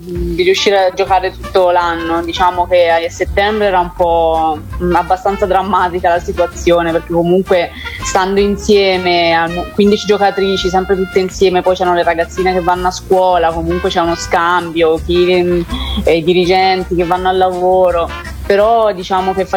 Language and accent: Italian; Gualdo Tadino, Umbria, Italy; moved away; E poi una volta che sono partita da Gualdo ho sempre fatto di tutto per tornare almeno la domenica dei giochi e diciamo godermi il giorno più importante, diciamo.